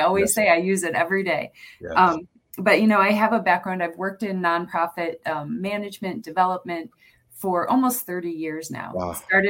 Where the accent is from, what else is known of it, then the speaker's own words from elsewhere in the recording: Illinois, United States; also born or lived in New Hampshire; now in Michigan, United States; I was raised in Illinois, but was living in New Hampshire at the time.